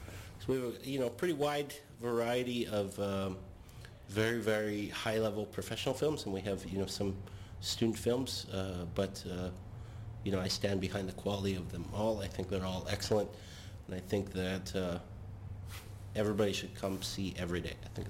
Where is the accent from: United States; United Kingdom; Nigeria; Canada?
Canada; Alberta; I'm originally from Southern Alberta. I come from the Blackfoot Confederacy. My reserve is Brockett in Blackfoot. That would be Pagani. And I've been living and working on Coast Salish territory